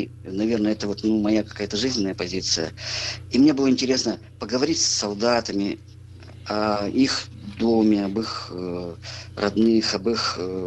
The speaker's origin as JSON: {"language": "Russian", "country": "Ukraine", "tie": "born or raised there", "said": "Да, я вырос на Украине, я ужасно люблю Одессу, Херсон, считаю их моими родными городами."}